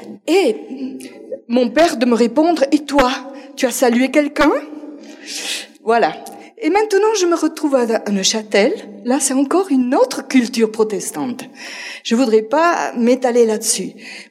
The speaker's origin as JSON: {"language": "French", "country": "France", "said": "je viens pas de Syrie, je viens du sud-ouest de la France, de la minorité protestante du sud-ouest de la France."}